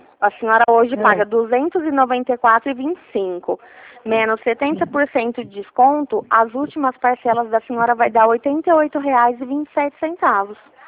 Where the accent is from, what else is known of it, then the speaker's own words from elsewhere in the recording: Ribeirão Preto, São Paulo, Brazil; Não, eu sou daqui de Ribeirão Preto, da Central do Consignado.